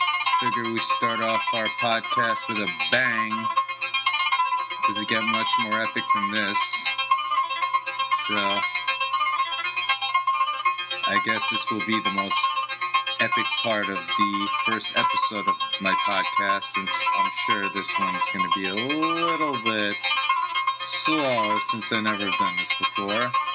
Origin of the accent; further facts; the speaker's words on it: New York, United States; of course, I'm a New Yorker, so the good old Rangers are heading to the Stanley Cup